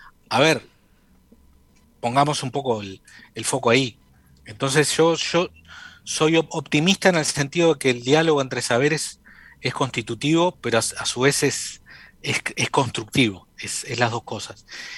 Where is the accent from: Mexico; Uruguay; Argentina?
Uruguay; Salto; soy salteño y las únicas veces que me voy de Salto es o para estudiar o para trabajar o para pasear. Vivo acá y no me pienso ir a otro lugar que no sea Salto.